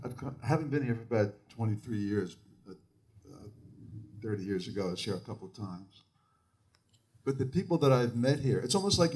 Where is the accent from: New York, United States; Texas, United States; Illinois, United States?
New York, United States; I grew up in New York and Long Island.